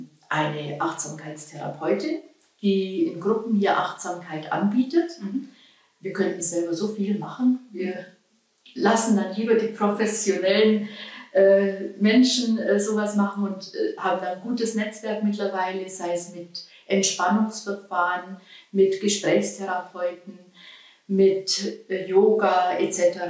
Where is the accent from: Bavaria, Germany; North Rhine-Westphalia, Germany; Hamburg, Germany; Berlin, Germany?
Bavaria, Germany; Ursprünglich komme ich aus der Oberpfalz und habe dann hier in Ulm studiert.